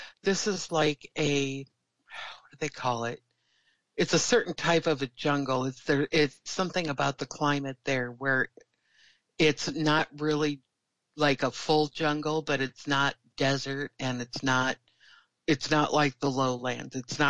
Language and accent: English; United States; they don't judge me because I'm an American.